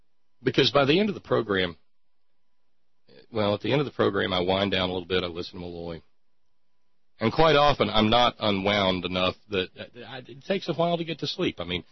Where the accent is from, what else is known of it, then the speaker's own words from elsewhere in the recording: Alabama, United States; even in the Southern Baptist church that I grew up in Alabamistan, no one would have ever thought of giving away a firearm.